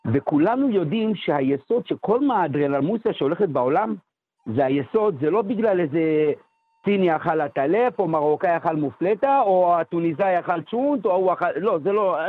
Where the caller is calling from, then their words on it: Los Angeles, California, United States; אני מדבר מלוס אנג'לס, מקליפורניה.